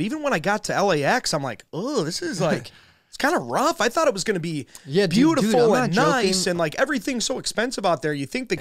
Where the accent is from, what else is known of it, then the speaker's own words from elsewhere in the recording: Michigan, United States; I was like, sir, I'm from Michigan. I'm heading back with my wife.